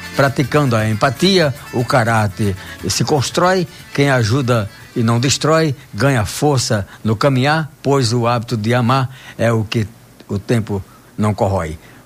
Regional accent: São Cristóvão, Sergipe, Brazil; sou de São Cristóvão, Sergipe.

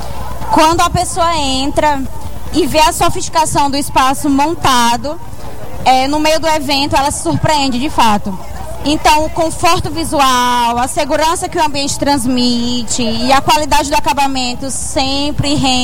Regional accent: Campina Grande, Paraíba, Brazil; born there; Eu sou campinense, eu sou de Campina Grande.

